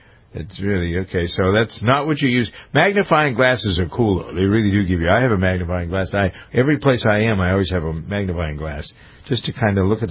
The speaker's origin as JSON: {"language": "English", "town": "Boston", "region": "Massachusetts", "country": "United States", "tie": "born or raised there", "said": "I'm looking at some of the local papers in and around my hometown in Boston."}